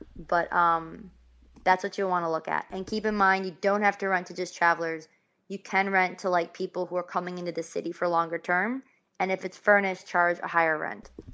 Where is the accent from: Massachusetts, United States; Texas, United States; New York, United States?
New York, United States; Buffalo; like I'm from Buffalo, New York